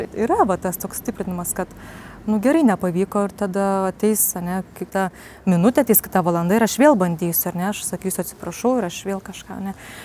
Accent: Aukštaitija, Lithuania; esu aukštaitė, bet atvykau iš Žemaičių kalvarijos čia.

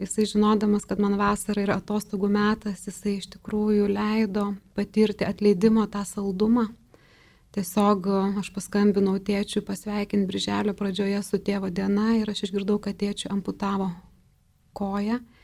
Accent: Telšiai, Telšiai County, Lithuania; Aš užaugau Telšiuose. Mažame miestelėje, 5 vaikų šeimoje

